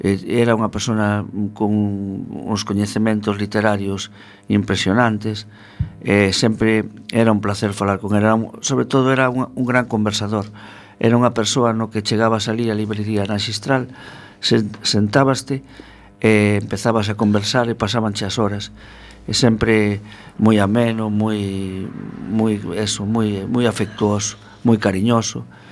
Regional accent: Monforte de Lemos, Galicia, Spain; Vos sabedes que eu son de Monforte de Lemos, unha cidade que está na provincia de Lugo.

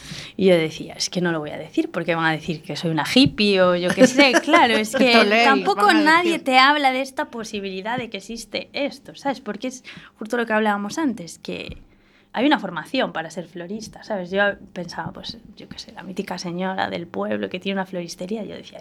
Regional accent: A Rúa, Galicia, Spain; born there; yo nací en un pueblo, en Valdeorras, en uh-huh la Rúa, y entonces me fui a estudiar con 17 años

